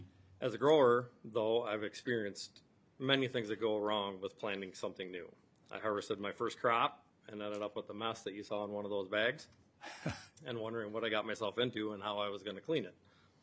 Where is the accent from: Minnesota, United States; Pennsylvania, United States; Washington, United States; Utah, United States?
Minnesota, United States; Chatfield; I'm from Chatfield, Minnesota, and I work at my family's trucking and storage business